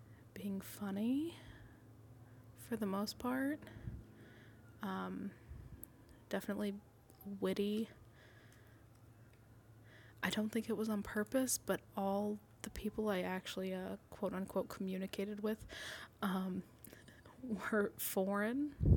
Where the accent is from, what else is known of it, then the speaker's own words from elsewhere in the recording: Texas, United States; moved away; I'm Texan, to be quite honest, originally, and I still identify as Texan, but I'm in the Midwest now.